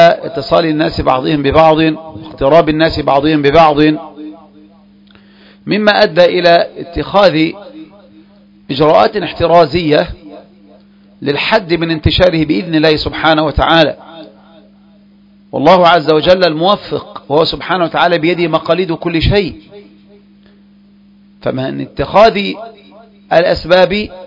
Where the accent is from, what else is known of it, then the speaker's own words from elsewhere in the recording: Egypt; تلك البلاد التي نحن فيها وهي بلدنا مصر